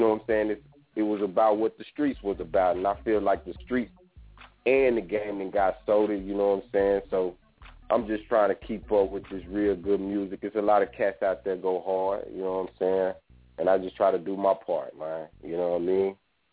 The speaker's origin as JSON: {"language": "English", "town": "Texarkana", "country": "United States", "tie": "born or raised there", "also_born_or_lived": "California", "said": "I was born in Cali, and I was mostly raised down south, you know what I'm saying? But, you know what I'm saying, that's Texarkana"}